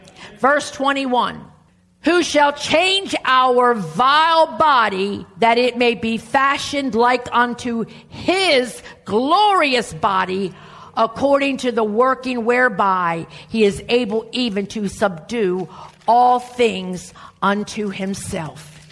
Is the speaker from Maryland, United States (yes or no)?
yes; Baltimore, Maryland, United States; born there; No, I was born in Lutheran Hospital in Baltimore, Maryland, but this is not the land of my birth.